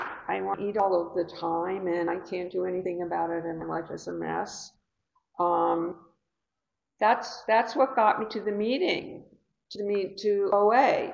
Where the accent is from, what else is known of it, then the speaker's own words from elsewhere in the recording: New Rochelle, New York, United States; Hi, I'm from New Rochelle.